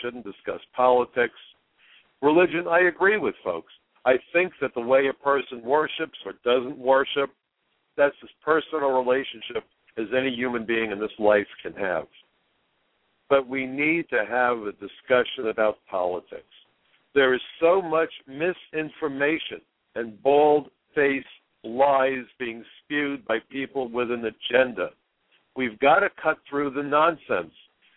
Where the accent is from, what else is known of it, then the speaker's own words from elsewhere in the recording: New York City, New York, United States; since I saw up close and in person what happened to our country and to my town. You know, I'm a New Yorker. The ashes landed on me. My neighbors were slaughtered.